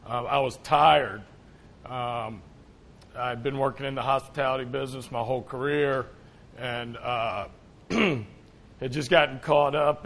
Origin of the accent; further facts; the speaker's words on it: Tucker, Georgia, United States; And I was raised in the church. I grew up in Tucker, Tucker Methodist.